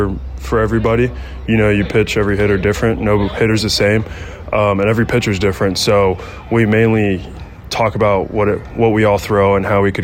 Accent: Miami, Florida, United States; I mean, we're both from Miami

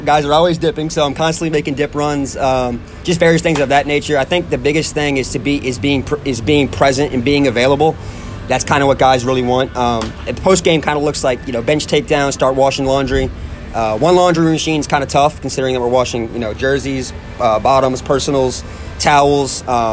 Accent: New Orleans, Louisiana, United States; I'm from New Orleans, so not too far away.

